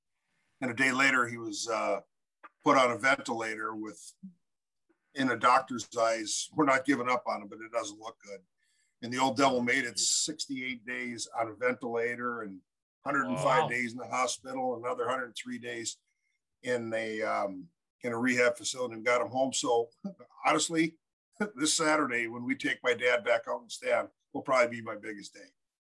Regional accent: Minnesota, United States; We're both from Minnesota.

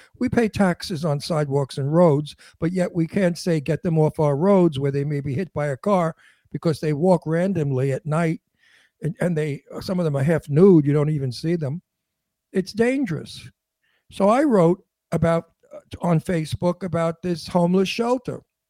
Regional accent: United States; Like I always say, I'm an American. And I want what's best for my country.

